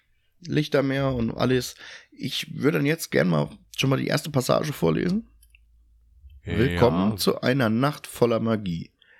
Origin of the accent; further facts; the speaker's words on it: Hesse, Germany; Ich komme hier halt aus Mittelhessen vom Dorf, hier ist halt noch alles so.